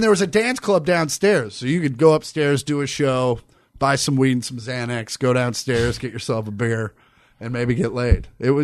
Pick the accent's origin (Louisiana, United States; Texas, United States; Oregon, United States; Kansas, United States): Kansas, United States; So yeah, I started, the club was on the Missouri side, but yeah, I grew up in Kansas